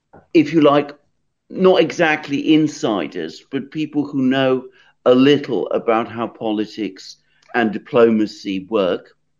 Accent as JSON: {"language": "English", "town": "Athens", "region": "Attica", "country": "Greece", "said": "We are from two different states within Greece. I'm from Greece, from Athens."}